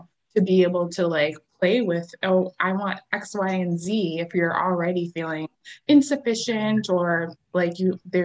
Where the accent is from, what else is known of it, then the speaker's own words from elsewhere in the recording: United States; my parents moved here from Haiti, and I grew up in the States